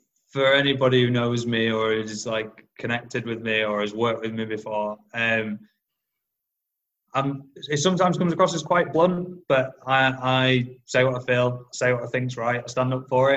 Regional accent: Yorkshire and the Humber, United Kingdom; Yeah, I think it's being a Yorkshireman.

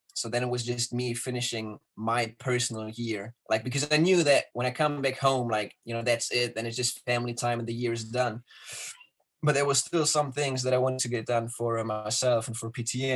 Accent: Hamburg, Germany; I'm actually going back to my hometown in Germany, I guess, which is Hamburg City, which is up north. You know, where the weather is all bad and gray and rainy

